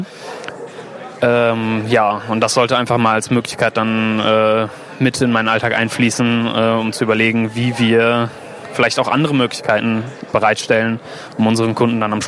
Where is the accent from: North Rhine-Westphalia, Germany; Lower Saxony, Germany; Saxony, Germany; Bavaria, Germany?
North Rhine-Westphalia, Germany; Cologne; Ich komme aus Köln